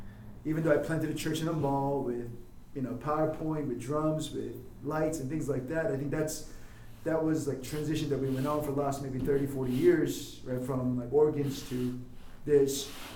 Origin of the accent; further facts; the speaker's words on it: South Korea; moved away; also born or lived in Virginia, United States / Seoul; I grew up in Virginia. Born in Korea, grew up in Korea, moved to Virginia, dad's pastor. Moved back when I graduated college to Korea to work.